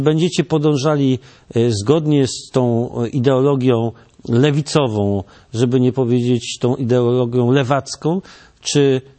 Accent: Olkusz, Lesser Poland, Poland; ja dorastałem w Olkuszu ponad 10 lat temu, poznałem moją żonę, krakowiankę

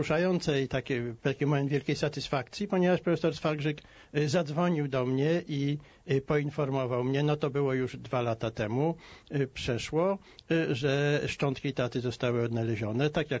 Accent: Warsaw, Masovian Voivodeship, Poland; born or raised there

